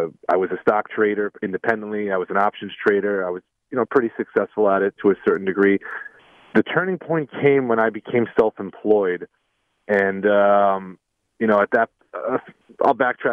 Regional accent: New York, United States; we grew up in the Queens, Long Island area.

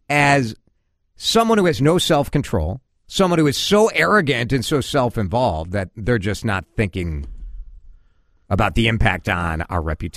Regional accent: United States; which I find embarrassing as an American

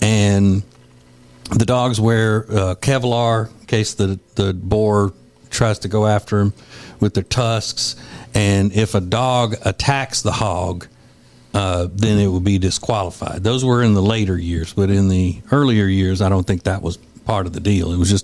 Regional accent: Winfield, Louisiana, United States; But my hometown of Winfield, Louisiana, is known as the... capital and world headquarters of hog dogging.

